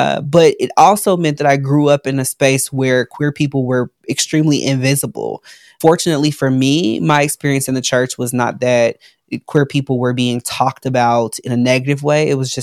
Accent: Chicago, Illinois, United States; now in Atlanta, United States; But my life growing up in Chicago was definitely, I'd say, the working class family. I'm the youngest of six children. I was born with an identical twin sister.

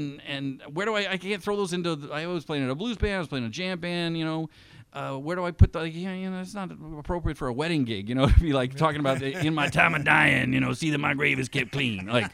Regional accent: West Point, New York, United States; born there; You know, I was born in West Point, New York. Like I said before, my dad was a West Pointer.

